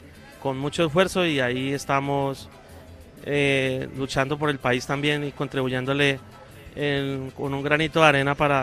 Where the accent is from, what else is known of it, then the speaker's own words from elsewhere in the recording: Tres Esquinas, Tolima, Colombia; Yo vengo de un pueblito, un corregimiento que se llama Tres Esquinas, hacia el oriente del Tolima. Allá en el sector de Cunday, Tolima, y el sector del Carmen de Apicalá por esa vía. Allá llevamos 26 años laborando por allá.